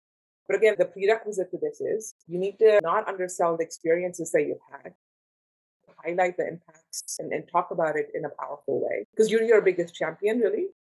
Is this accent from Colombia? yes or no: no; India; English is a second language; moved away as an adult; now in United States; when I came from India to Purdue for undergrad, I didn't know what Ivy League schools were.